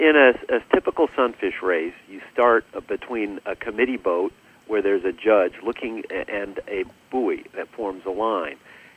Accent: Pittsburgh, Pennsylvania, United States; I grew up sailing in Pittsburgh, so, you know, it qualifies pretty much as Midwest

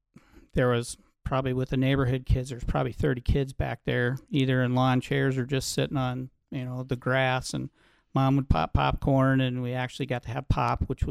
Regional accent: Sioux City, Iowa, United States; Growing up in Sioux City at that time, I don't think I had gone any farther than some of my relatives lived in Texas.

